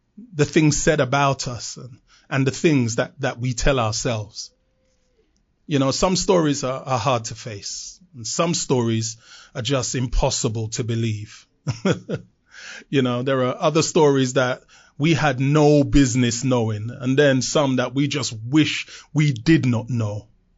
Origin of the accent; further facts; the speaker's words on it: London, United Kingdom; As a teenager, growing up in London in the 1970s and attending high school, I was declared uneducatable and permanently excluded from mainstream school. And not just me as a young first generation black British boy